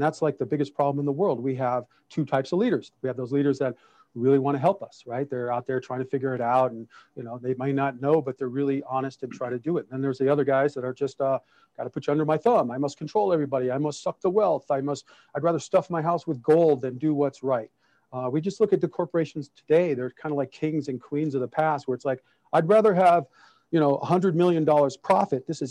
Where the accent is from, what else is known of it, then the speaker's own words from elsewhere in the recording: Detroit, Michigan, United States; born there; I was born in Detroit.